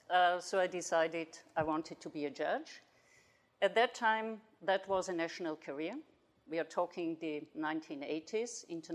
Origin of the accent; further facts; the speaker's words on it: Austria; I am from Austria.